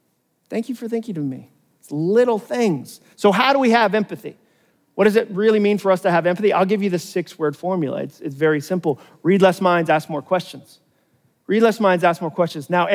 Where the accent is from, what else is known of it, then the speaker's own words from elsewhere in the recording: Massachusetts, United States; I grew up in Massachusetts. We had to do that once a year.